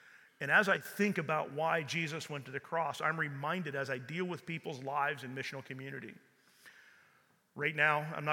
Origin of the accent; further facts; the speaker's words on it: Milton, Pennsylvania, United States; I'm from Milton, for those who know me.